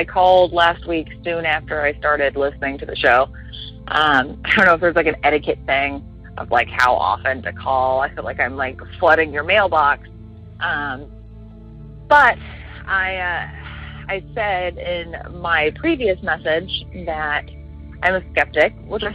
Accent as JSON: {"language": "English", "region": "Alabama", "country": "United States", "moved": "yes", "said": "I don't live there now, but I'm from Alabama."}